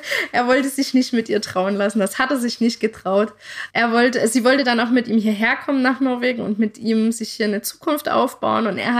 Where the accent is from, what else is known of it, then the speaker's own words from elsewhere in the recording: Germany; moved away; Wir als Deutsche